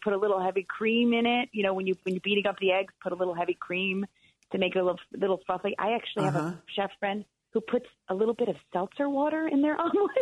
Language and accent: English; New York, United States; because I'm such a New Yorker, everything bagel seasoning is everyone's favorite.